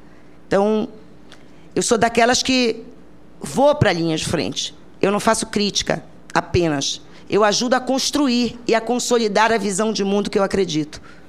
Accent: Pará, Brazil; eu sou paraense. Sou paraense e tenho tanto orgulho de ser paraense quanto ele. Amo a minha terra

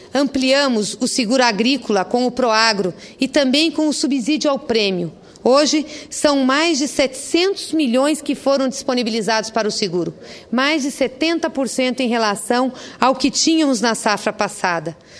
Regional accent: Paraná, Brazil; Como paranaense, um estado agropecuário, produtor importante para a economia brasileira

